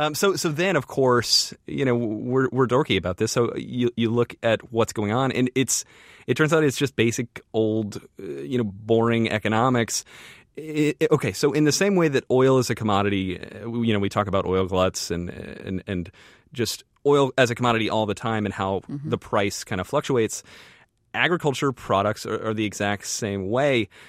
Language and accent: English; Austin, Texas, United States; now in Los Angeles, United States; So I came to Los Angeles. I'm in Los Angeles right now. I came from Austin.